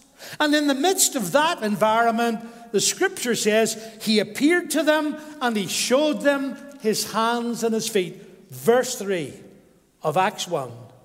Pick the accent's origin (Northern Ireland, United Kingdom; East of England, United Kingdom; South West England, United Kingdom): Northern Ireland, United Kingdom; Well, we came from the Grosvenor Road, Donegal Road, and we didn't know much about the harvest. We grew up in an Anglican tradition, and they did have Thanksgiving services.